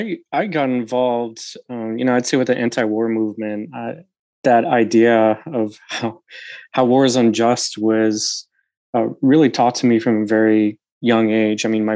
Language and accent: English; Utica, New York, United States; I'm from Utica, New York. I went to a rural high school just outside of Utica, Rust Belt, generally speaking, impoverished and also very conservative area of New York.